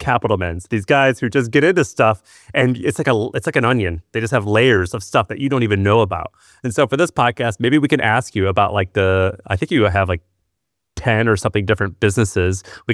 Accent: Missouri, United States; also born or lived in Tennessee; And I'm from the South. I'm from Missouri and Tennessee. I lived in Tennessee for a while.

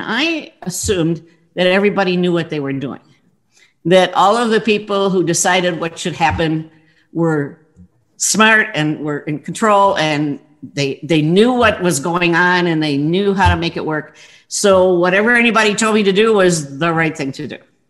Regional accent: Milwaukee, Wisconsin, United States; And I came from Milwaukee, so I was nearby, and I got a job there, maybe a couple hour drive from my home.

